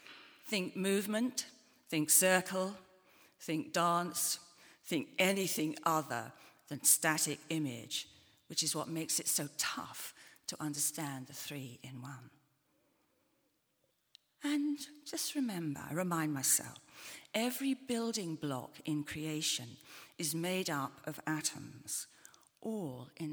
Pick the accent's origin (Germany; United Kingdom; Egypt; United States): United Kingdom; Or because we're British, what are you quite good at?